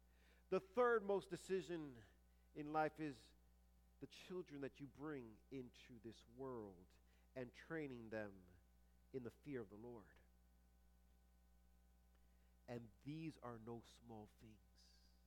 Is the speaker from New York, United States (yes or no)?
yes; East Massapequa, New York, United States; I grew up in East Massapequa, Long Island, New York.